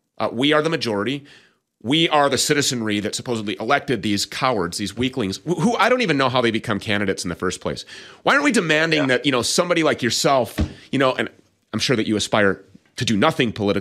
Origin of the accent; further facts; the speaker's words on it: Minnesota, United States; He's been a major player in gun rights activism in Missouri, as well as right here in my home state of Minnesota.